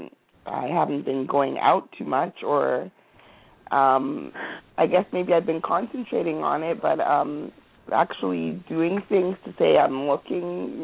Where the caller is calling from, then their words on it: Montreal, Quebec, Canada; and I'm calling from Canada.